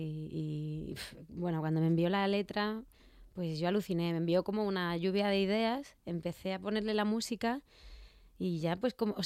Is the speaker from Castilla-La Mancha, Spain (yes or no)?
yes; Albacete, Castilla-La Mancha, Spain; Sí, yo soy de Albacete y al cole y todo eso fui a Albacete. Y en verano y en los fines de semana nos íbamos a Letura, un pueblecito pequeñito, que es de donde es mi madre.